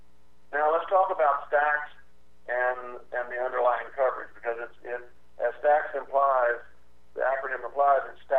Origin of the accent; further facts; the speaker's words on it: Louisiana, United States; I'm originally from Louisiana.